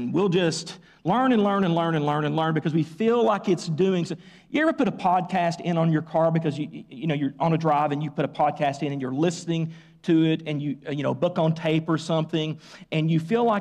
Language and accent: English; Tennessee, United States; Now, I know that's not good English, but I'm from Tennessee, so I know you will forgive me.